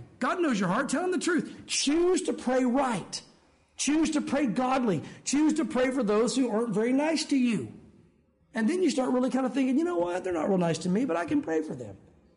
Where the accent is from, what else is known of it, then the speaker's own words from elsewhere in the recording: United States; Well, I had that because I'm an American.